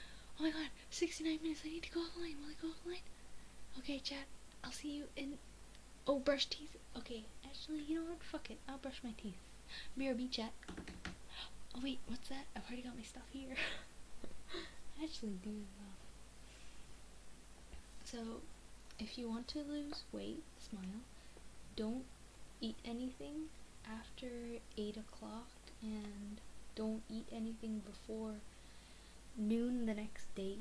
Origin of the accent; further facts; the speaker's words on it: United States; I'm American. Yeah, I'm American, but I live right on the border of Canada. And my family are Canadians.